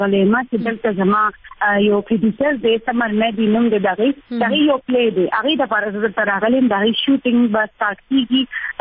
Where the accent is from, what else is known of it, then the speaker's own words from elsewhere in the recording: Khyber Pakhtunkhwa, Pakistan; now in Peshawar, Pakistan; ایکچولی زه پېښور کې پاتې کیږم خو موږ پښتانه یو. زه ایکچولی ما مومند ایجنسی نه.